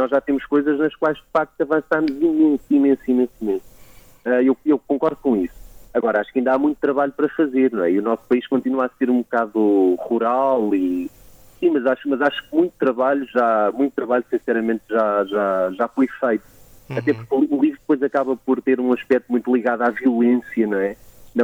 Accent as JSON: {"language": "Portuguese", "town": "Penafiel", "region": "Porto", "country": "Portugal", "tie": "born or raised there", "said": "eu cresci em Penafiel, fiz a escola em Penafiel e depois acabei por ir estudar para o Porto, não é? Quando fui para a faculdade."}